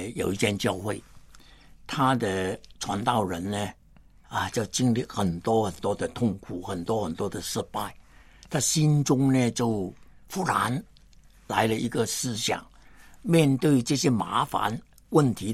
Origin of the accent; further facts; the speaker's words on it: Hong Kong; 我是英殖殖民地长大的一个青年人啊。根本没有中国的观念，我没有回过乡下的